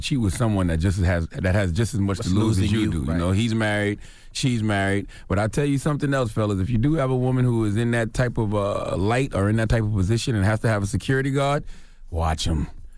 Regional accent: South Carolina, United States; when I was young growing up in South Carolina, we'd love to see a little bit of snow because it was very rare. Now, living in New York, New Jersey

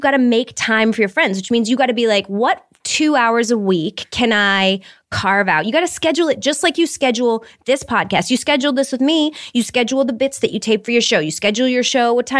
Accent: Detroit, Michigan, United States; Yes, the way I was raised. I mean, I grew up in Detroit.

